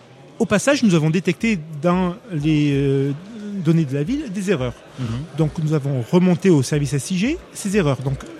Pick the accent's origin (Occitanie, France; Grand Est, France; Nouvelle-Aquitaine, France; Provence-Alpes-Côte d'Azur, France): Occitanie, France; Toulouse; Je vais prendre l'exemple de Toulouse que je connais un peu mieux puisque je suis toulousain.